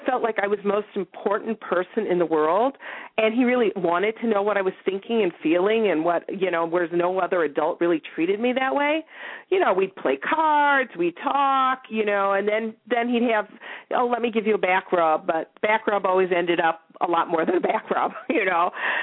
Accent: Chicago, Illinois, United States; I grew up in Chicago, and so they just moved away, and so there was very little interaction at that point.

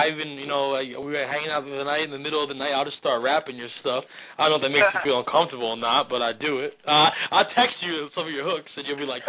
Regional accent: New York City, New York, United States; But we're both from the North Bronx. I mean, I grew up off Gun Hill.

